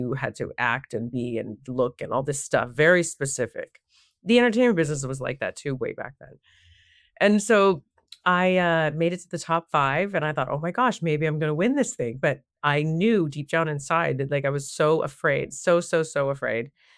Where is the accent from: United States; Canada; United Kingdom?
Canada; born there; I was born in Canada on a farm.